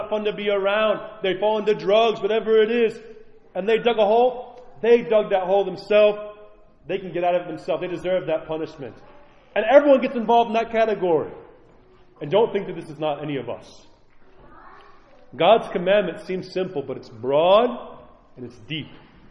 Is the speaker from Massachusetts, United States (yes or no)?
no; New York, United States; I grew up in New York. We see crowds all the time.